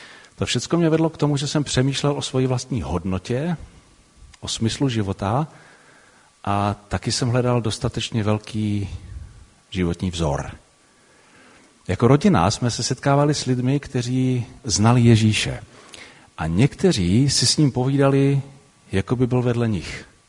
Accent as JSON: {"language": "Czech", "town": "Opava", "region": "Moravian-Silesian Region", "country": "Czechia", "tie": "born there", "said": "Narodil jsem se v Opavě."}